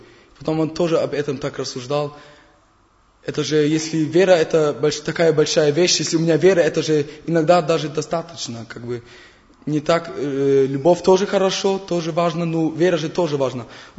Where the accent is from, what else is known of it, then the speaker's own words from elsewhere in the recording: Germany; Russian is a second language; Я, простите меня, я немец такой.